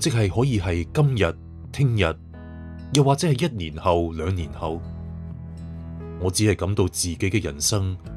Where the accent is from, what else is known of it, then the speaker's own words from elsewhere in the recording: Macau; born there; 我生于澳门，13岁就跟师傅学装修做家私。几年之后学满师，但系就揾唔到嘢做。